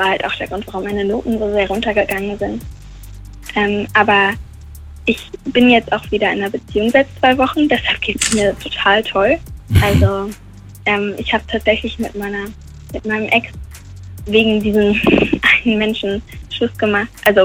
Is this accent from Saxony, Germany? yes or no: no; Bonn, North Rhine-Westphalia, Germany; Ich bin aus Bonn.